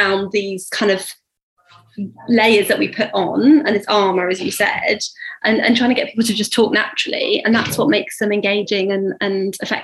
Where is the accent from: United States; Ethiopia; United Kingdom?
United Kingdom; Yes, we're British and we're always talking about the weather